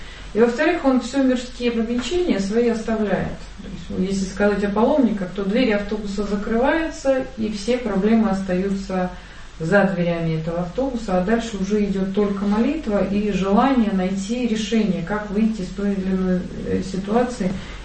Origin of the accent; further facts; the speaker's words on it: Donetsk, Donetsk Oblast, Ukraine; Поскольку я сама из Донецка.